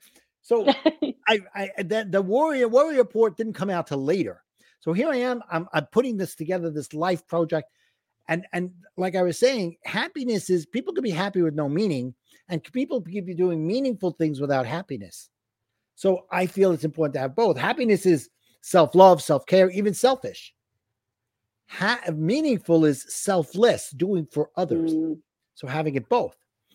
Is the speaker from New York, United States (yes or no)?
yes; New York, United States; I'm going to screw it up because I'm from New York.